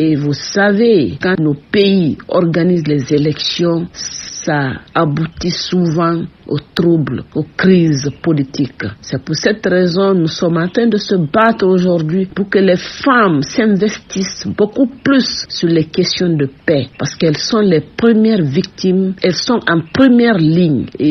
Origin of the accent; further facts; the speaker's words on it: Guinea; je suis née en Guinée, j'ai étudié ici en Guinée jusqu'à l'université Gamal Abdel Nasser de Conakry